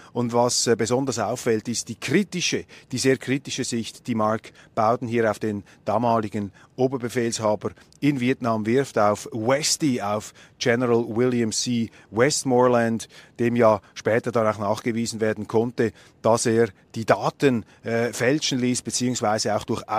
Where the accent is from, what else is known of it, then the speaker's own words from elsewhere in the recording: Switzerland; als Schweizer wollen wir uns da nicht zu sehr einmischen in diese internen Angelegenheiten